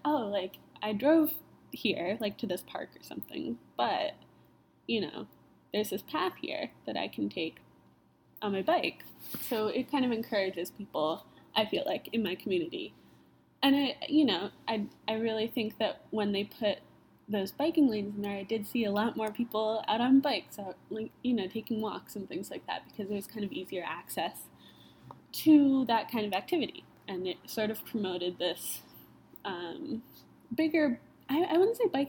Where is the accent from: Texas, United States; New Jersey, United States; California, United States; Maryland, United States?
New Jersey, United States; So I live in New Jersey. I'm from New Jersey. And I also, but I live here in Carlisle, PA for school.